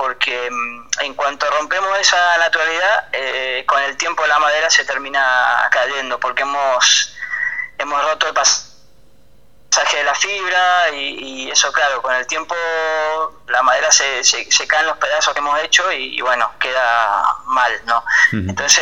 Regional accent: Argentina; now in Europe; Yo, viniendo de donde vengo, de Argentina, como te comentaba, sí.

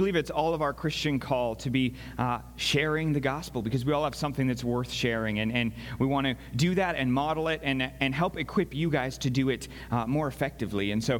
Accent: Canada; So those of you who might not remember, I am Canadian, and that's why if I sound funny to you, you're like, that guy says words weird.

